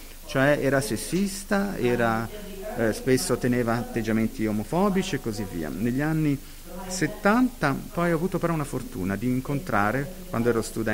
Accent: Belfast, Northern Ireland, United Kingdom; Italian is a second language; sono cresciuta a Belfast, dove i cattolici venivano, diciamo, privati di alcuni diritti, perché i protestanti, diciamo così, erano la maggioranza

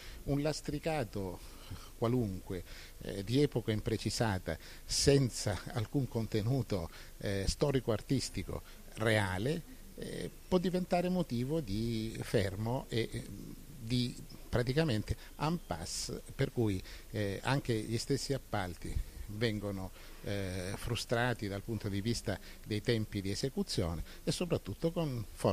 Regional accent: Calabria, Italy; io sono calabrese

